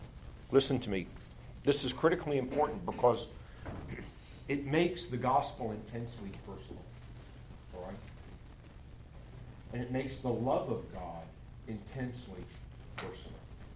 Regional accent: Bronx, New York, United States; I grew up in the Bronx. I don't know the difference between tulips and daisies, all right?

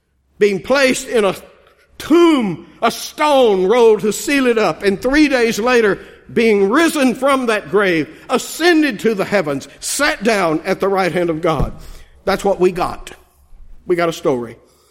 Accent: Texas, United States; I used to sing when I was a kid growing up in Texas

